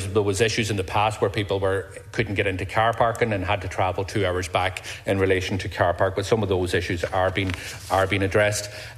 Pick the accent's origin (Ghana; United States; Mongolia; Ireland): Ireland; County Donegal; I come from Donegal. I can say hand in heart that it is the most beautiful and scenic place in the country.